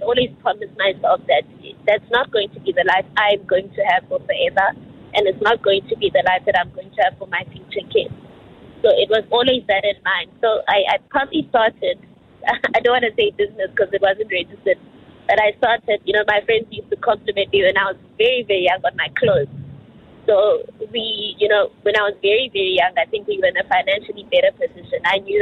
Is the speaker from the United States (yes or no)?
no; South Africa; I grew up in Tanzania, second largest township, I think, in South Africa. Went to school in East London.